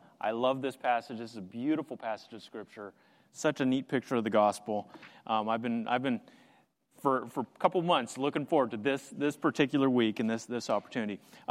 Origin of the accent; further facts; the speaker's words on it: Pennsylvania, United States; now in Pacific Northwest, United States; I grew up on the East Coast, grew up most of my years in Pennsylvania